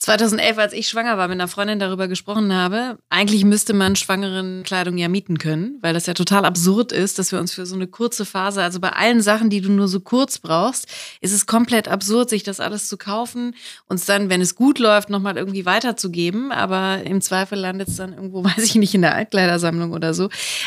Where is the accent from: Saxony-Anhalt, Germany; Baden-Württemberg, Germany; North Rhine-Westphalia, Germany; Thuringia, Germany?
North Rhine-Westphalia, Germany; ich komme ja selber aus NRW.